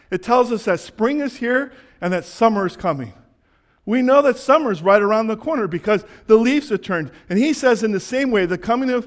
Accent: Pontiac, Michigan, United States; I remember when I was growing up in Pontiac, Michigan, we came home one evening, and guess what was in our house?

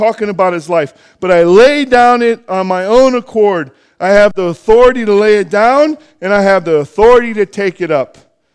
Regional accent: United States; I know this because I'm an American and I live in my flesh

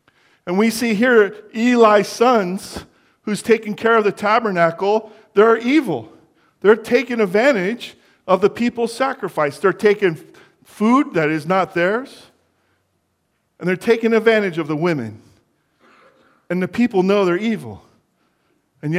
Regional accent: Pontiac, Michigan, United States; The first 8 years that I was growing up, I grew up in Pontiac, Michigan.

